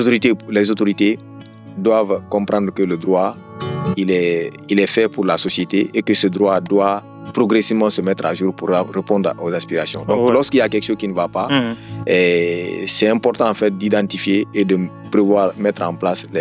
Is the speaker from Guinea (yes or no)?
yes; Guinea; moi par exemple, en tant que Guinéen